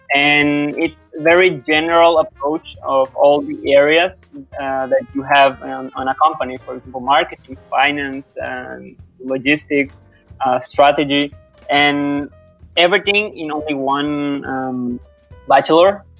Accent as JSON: {"language": "English", "country": "Paraguay", "second_language": "English", "said": "every time that I came back home in Paraguay, my home country, during the holidays"}